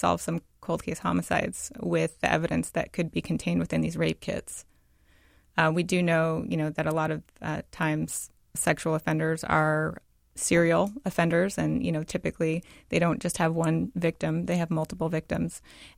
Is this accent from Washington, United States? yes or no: yes; Tacoma, Washington, United States; Because I grew up in Tacoma, I heard about the case when I was a kid.